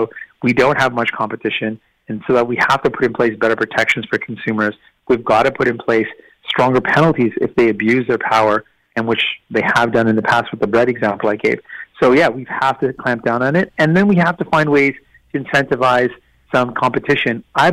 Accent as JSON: {"language": "English", "town": "Windsor", "region": "Ontario", "country": "Canada", "tie": "born or raised there", "said": "I'm always down to speak to my hometown of Windsor, so looking forward to be back."}